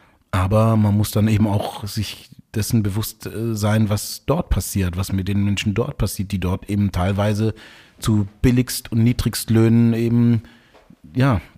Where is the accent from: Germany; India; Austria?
Germany; Stuttgart, Baden-Württemberg; ich bin ja in Stuttgart aufgewachsen